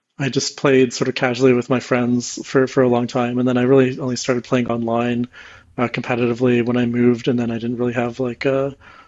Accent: Canada

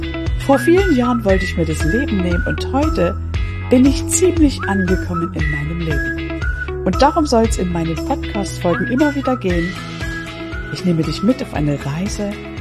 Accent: East Germany, Germany; born there; ich bin im Osten von Deutschland geboren. Ich war so eine richtig typische Ossitusse

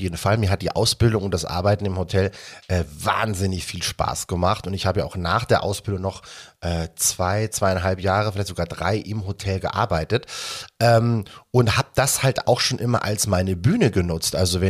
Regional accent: Bavaria, Germany; weil ich nicht aus Oberfranken komme, so wie du, sondern aus dem schönen Oberbayern.

